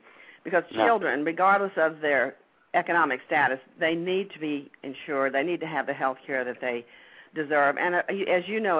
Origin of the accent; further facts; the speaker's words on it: Miami, Florida, United States; also born or lived in Thomaston, Georgia; I was born in Thomaston, Georgia, and I lived there until I was about 7 years old. And then we moved to Miami, Florida, because my father was a carpenter.